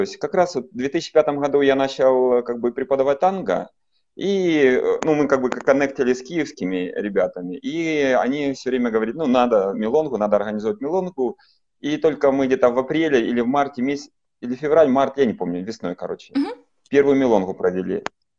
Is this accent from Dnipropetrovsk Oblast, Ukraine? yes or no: yes; Dnipro, Dnipropetrovsk Oblast, Ukraine; Так, я вообще из Днепра, из Днепропетровска, Украина.